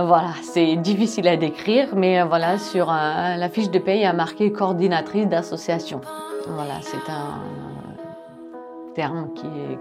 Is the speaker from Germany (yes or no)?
yes; Germany; J'ai grandi en Allemagne et j'aime toujours bien lire.